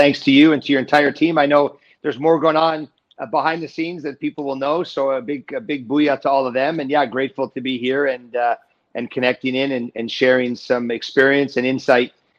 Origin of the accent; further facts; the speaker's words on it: Montreal, Quebec, Canada; So I grew up in Montreal.